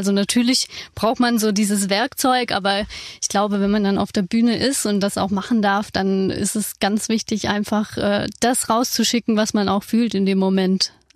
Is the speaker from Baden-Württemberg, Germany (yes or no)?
yes; Baden-Württemberg, Germany; Ich komme aus dem Schwabeländle